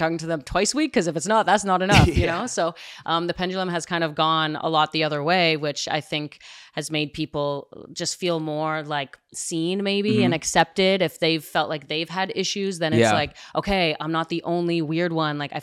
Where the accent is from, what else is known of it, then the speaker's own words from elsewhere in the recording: Montreal, Quebec, Canada; we're traveling not only like to the US for tournaments, I'm from Montreal, but around the world.